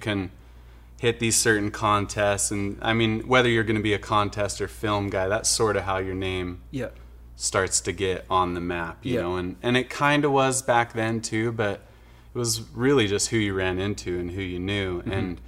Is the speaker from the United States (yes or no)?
yes; Farmington, Utah, United States; Grew up in Utah, Farmington, kind of north of Salt Lake there, little town